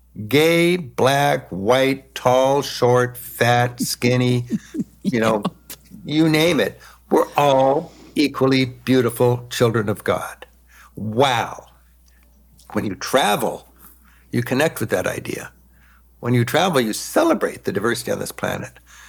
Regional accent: United States; they get to know me as an American.

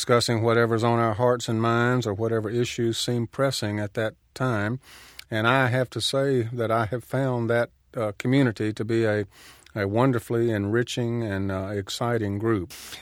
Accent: Marietta, Georgia, United States; It's one of the three places on earth, along with my hometown Marietta and Emory University, that I count as home in one way or another.

